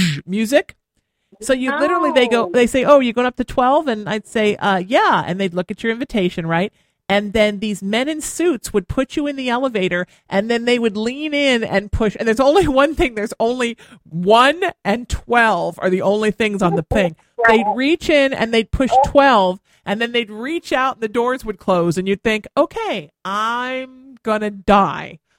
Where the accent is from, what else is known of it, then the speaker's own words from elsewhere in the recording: Huntington Beach, California, United States; That's what I like about Orange County, because I grew up in Huntington